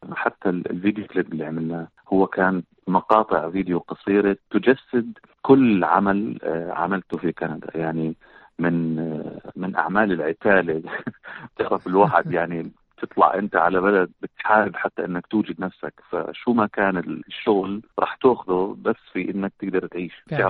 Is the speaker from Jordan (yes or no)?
yes; Jordan; accent: Jordanian; ليش استخدمت كلمة قديش يعني كأردني